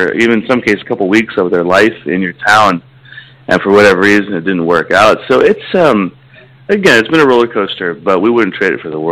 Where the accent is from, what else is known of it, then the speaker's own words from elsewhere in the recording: Pekin, Illinois, United States; I grew up in Pekin. I grew up in Pekin.